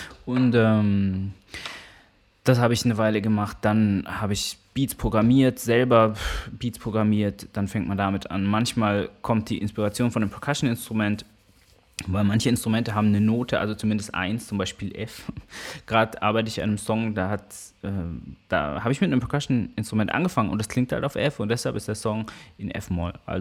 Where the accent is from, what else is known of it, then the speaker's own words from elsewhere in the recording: Karlsruhe, Baden-Württemberg, Germany; Und Karlsruhe ist auch auf jeden Fall meine Heimat oder dieser Bereich Ettlingen, Karlsruhe. Das ist daheim.